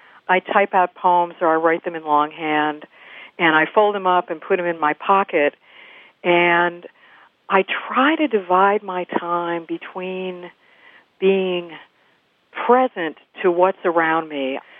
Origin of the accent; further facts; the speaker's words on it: Midwest, United States; I'm a Midwesterner, but just having been here for the last 5 years